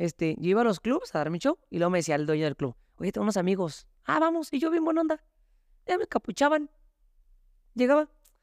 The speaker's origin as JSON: {"language": "Spanish", "region": "Jalisco", "country": "Mexico", "said": "Soy un jalisciense de alto nivel."}